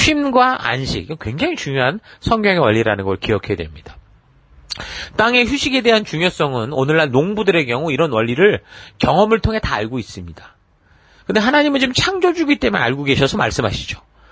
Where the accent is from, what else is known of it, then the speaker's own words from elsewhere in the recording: South Korea; now in Australia; 우리는 한국인으로서 지금 호주에서 우리 사회가 미국과 같이 다양한 그 다민족 국가의 현실 속을 살아가고 있는데